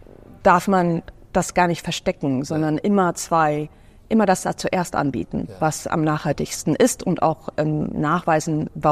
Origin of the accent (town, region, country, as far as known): Sweden